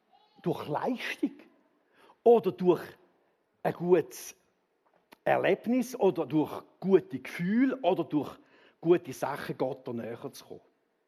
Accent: Switzerland; Grundsätzlich aber sagen wir als Schweizer

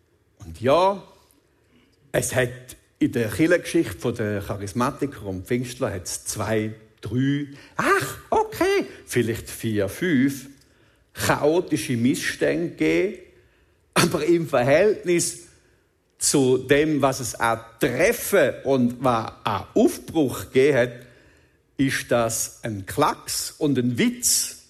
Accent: Switzerland; bei unserem demokratischen Verständnis, das wir haben als Schweizer

